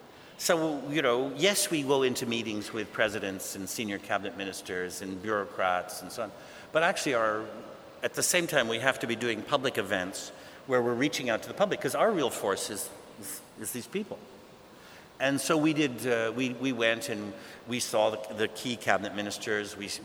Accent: Canada; but wait a minute, I'm a Canadian.

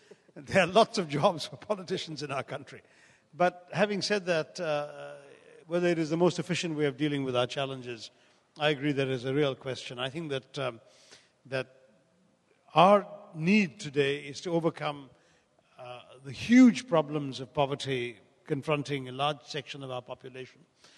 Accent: Kerala, India; English is a second language; And I'm from Kerala.

